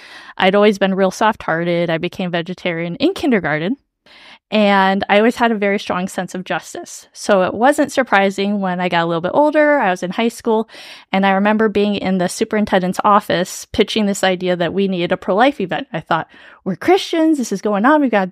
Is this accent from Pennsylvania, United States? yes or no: no; Columbus, Ohio, United States; now in Greendale, United States; I currently live in Greendale. I'm originally from Columbus, Ohio. Go Bucks.